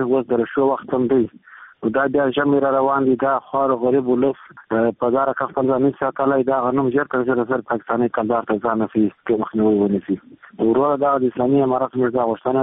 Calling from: Helmand, Afghanistan; زه د هلمند ولایت اوسېدونکی یم

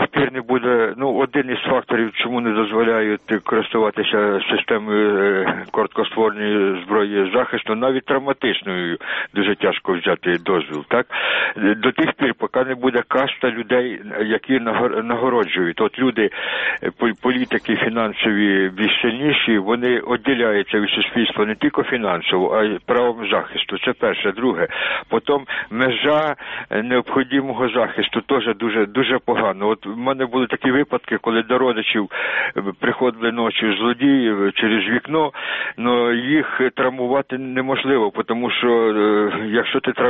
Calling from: Vinnytsia, Vinnytsia Oblast, Ukraine

